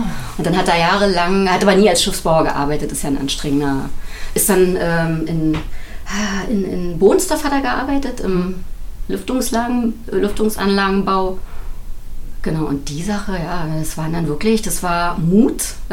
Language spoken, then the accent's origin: German; Blankenfelde, Brandenburg, Germany; Wir sind aus Blankenfelde.